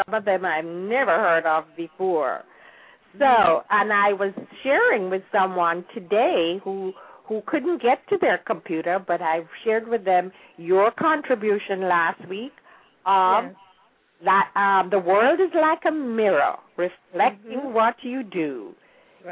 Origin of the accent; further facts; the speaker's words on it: Jamaica; there was not a lot of information online about my period of growing up in Jamaica.